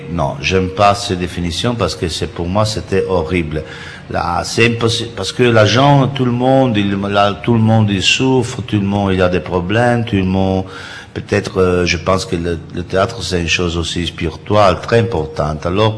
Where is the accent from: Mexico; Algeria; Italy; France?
Italy; peut-être je suis de l'Italie